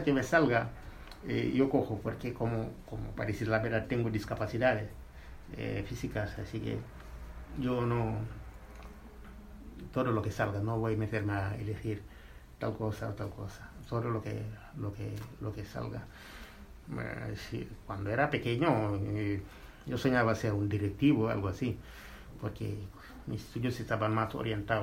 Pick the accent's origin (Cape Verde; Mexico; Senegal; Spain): Senegal; Dakar; Dakar, de la capital.